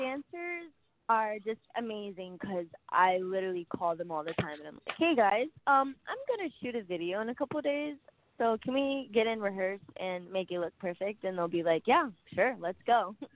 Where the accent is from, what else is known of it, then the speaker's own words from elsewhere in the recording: San Diego, California, United States; Yes, well, I am from San Diego, so I have some hometown shows coming up.